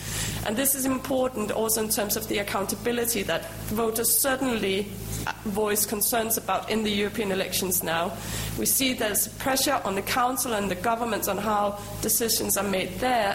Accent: Denmark; I'm from Denmark

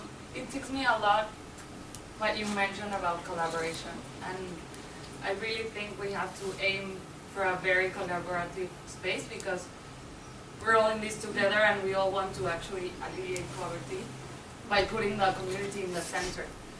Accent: Mexico; I'm from Mexico.

